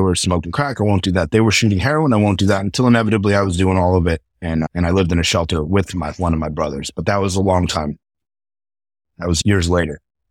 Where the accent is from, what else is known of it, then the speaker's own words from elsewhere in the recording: Boca Raton, Florida, United States; South Florida. Grew up in South Florida my whole life. Yeah, yeah. Went to school. Went to Boca Raton High School. Like everyone knows Boca is like this rich town.